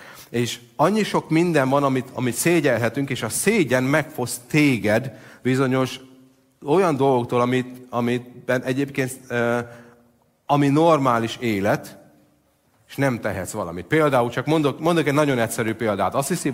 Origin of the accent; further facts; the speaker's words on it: Szabolcs-Szatmár-Bereg, Hungary; Legalábbis ahogy én felnőttem, a szabolcsi focisták, azok híresek arról